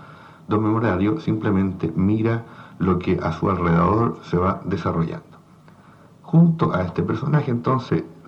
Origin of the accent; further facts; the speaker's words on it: Viña del Mar, Valparaíso, Chile; also born or lived in Ottone, Italy; Yo nací en Ottone, Italia, provincia de Plasencia, el 29 de mayo de 1934. En 1935 llegué a Chile con mis padres como emigrante y desde entonces resido en Valparaíso. Más exactamente en esa parte de Valparaíso que llamamos Viña del Mar.